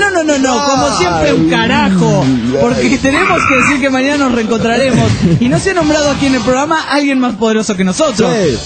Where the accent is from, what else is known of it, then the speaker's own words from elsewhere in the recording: Argentina; de Argentina.